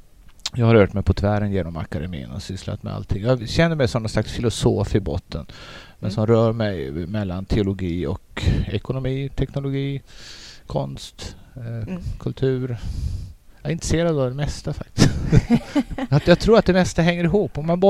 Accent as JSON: {"language": "Swedish", "town": "Lysekil", "region": "Västra Götaland County", "country": "Sweden", "said": "Lysekil där jag kommer ifrån, också den danska reformationen."}